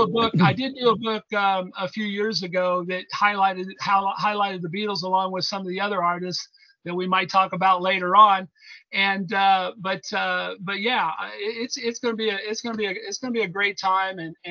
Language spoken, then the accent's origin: English; Indianapolis, Indiana, United States; His next stop was going to be in Chicago, and I'm from Indianapolis.